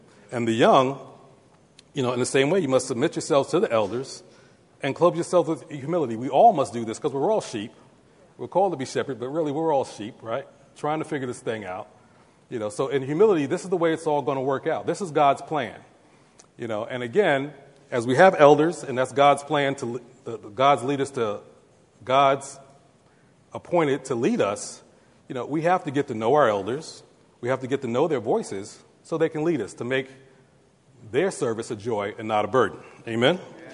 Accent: Brooklyn, New York, United States; I'm from Brooklyn, so that's how I see Jesus.

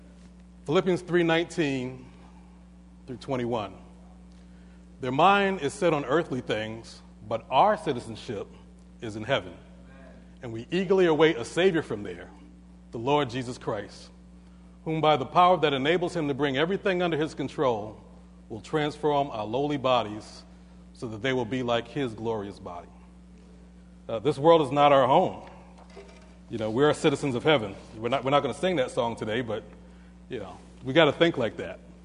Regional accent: Brooklyn, New York, United States; I'm an American. It's a song about New York. I'm from New York. Song about Brooklyn from a guy from Brooklyn. I'm from Brooklyn.

